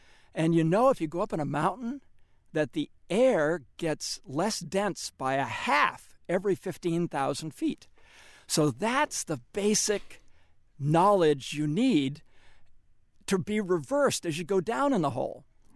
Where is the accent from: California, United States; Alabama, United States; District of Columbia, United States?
California, United States; San Francisco; So, for example, I'm from San Francisco